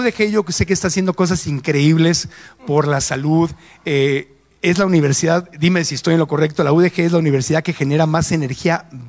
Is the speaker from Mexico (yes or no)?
yes; Mexico; una de las grandes oportunidades que tenemos como mexicanos es ir aprendiendo estas cosas